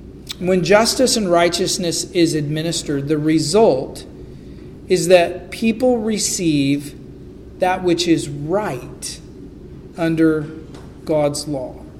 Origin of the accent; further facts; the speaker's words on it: the West, United States; I come from the West, and we have earthquakes, and they're not like the little things that you guys have out here. I mean, we have real earthquakes out West.